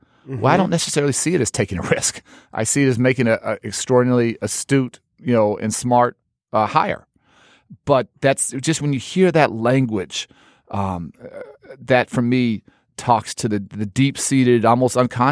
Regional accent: Chicago, Illinois, United States; I'm spending a huge amount of my time trying to reduce violence here in my hometown of Chicago.

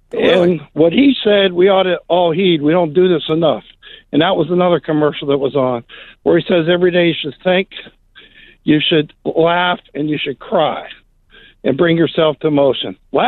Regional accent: Pittsburgh, Pennsylvania, United States; But I can't complain too much, because I'm from Pittsburgh

